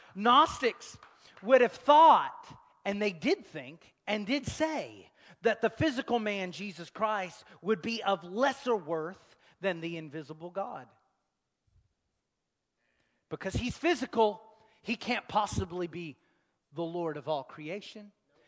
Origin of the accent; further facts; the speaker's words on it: Texas, United States; I'm a Texan trying to speak Greek, y'all.